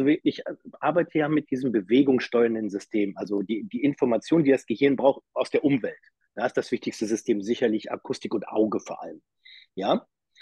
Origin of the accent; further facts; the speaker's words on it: Uelzen, Lower Saxony, Germany; born there; Ich bin auch in Uelzen geboren, ne? Das ist keine 100 Kilometer.